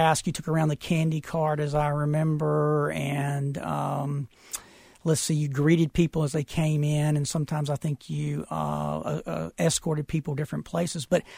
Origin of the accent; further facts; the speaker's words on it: Burlington, United States; also born or lived in Concord; I did. I grew up in Burlington and attended public schools there.